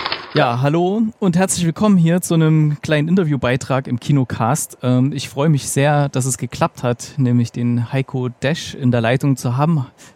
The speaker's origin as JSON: {"language": "German", "region": "Thuringia", "country": "Germany", "said": "ich komme ja ursprünglich aus Thüringen, bin vor vielen Jahren hierher gezogen."}